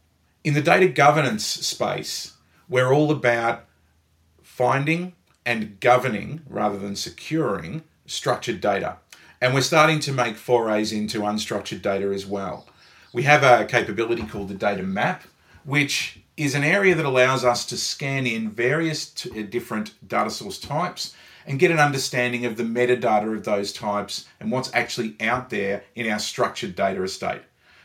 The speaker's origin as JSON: {"language": "English", "country": "Australia", "said": "So being Australian, everyone with a Mac in their name becomes Macca, which is unfortunate given that we call McDonald's Maccas out here"}